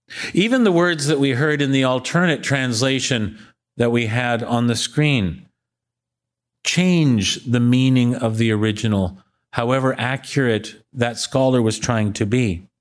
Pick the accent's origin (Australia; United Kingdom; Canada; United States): Canada; as a faith community, as modern Canadian Christians who have been shaped by our own history